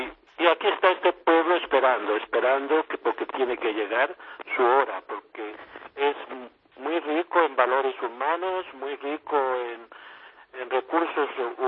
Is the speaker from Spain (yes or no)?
yes; Aina, Castilla-La Mancha, Spain; born there; también en mi diócesis de origen con el presbiterio y su obispo el pasado mes de septiembre y en mi pueblo natal de Aina.